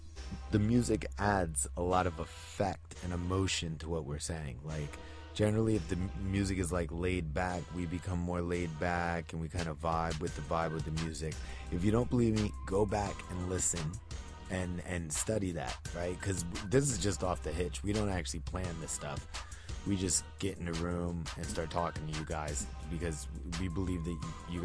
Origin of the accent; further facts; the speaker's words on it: United States; I'm an American, though. I like food in America better.